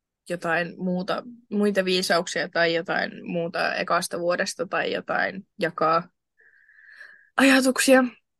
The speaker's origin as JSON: {"language": "Finnish", "town": "Evijärvi", "region": "South Ostrobothnia", "country": "Finland", "said": "olen 19-vuotias ja olen kotoisin Evijärveltä."}